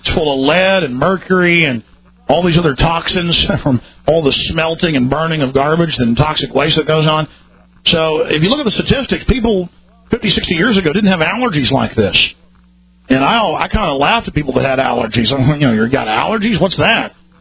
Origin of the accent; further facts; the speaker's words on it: Dallas, Texas, United States; moved away as an adult; And I never had allergies growing up in Dallas. And then I moved here as a young man.